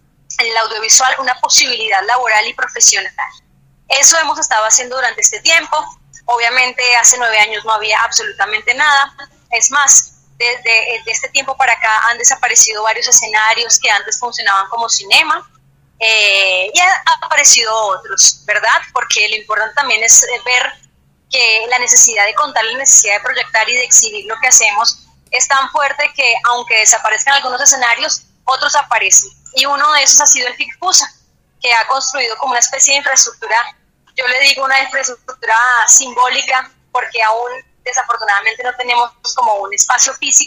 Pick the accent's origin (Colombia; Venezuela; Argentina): Colombia; Cundinamarca; todavía nos estaban contando las historias de mi pueblo, de mi región, del Sumapaz